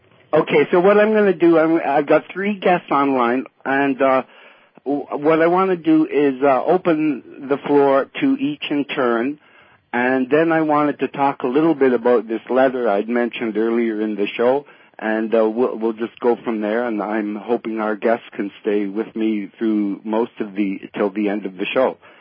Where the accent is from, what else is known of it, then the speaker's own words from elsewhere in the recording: Canada; as Canadian citizens, we're being terrorized by these people.